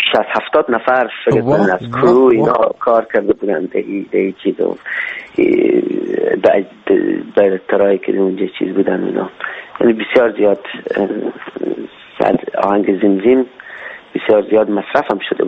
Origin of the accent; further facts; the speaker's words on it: Afghanistan; من افغان هستم، پدر مادر من میگی افغان هستن و از هرات هستن